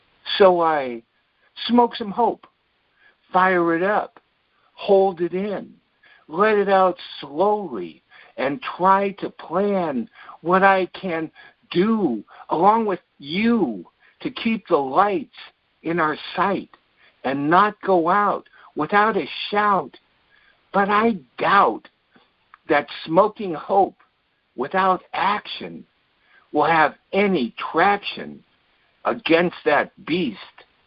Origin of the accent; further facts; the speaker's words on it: California, United States; I mean, I grew up in the Bay Area, and, you know, so poetry was a big part in the 50s and 60s. I mean, I was born in 48